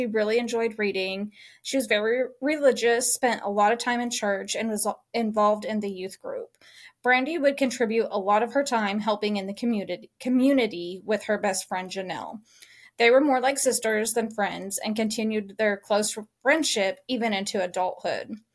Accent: Brownsboro, Texas, United States; this is very much home. We are from Brownsboro, grew up in Brownsboro.

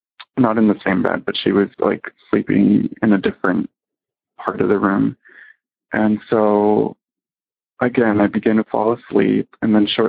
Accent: Los Angeles, California, United States; I'm from Los Angeles

